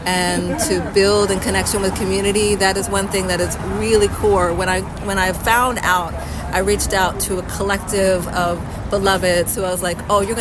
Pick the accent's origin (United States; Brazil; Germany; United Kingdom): United States; Philadelphia, Pennsylvania; But Philly has always been, you know, it is home, right? I grew up in Southwest.